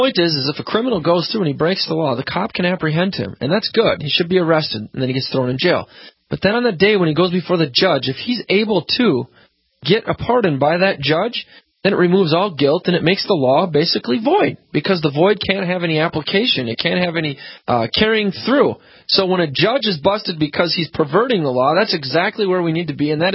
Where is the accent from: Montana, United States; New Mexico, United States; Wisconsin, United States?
Montana, United States; born there; I was born in Montana, and not too far from the town where I was born, there is a gentleman.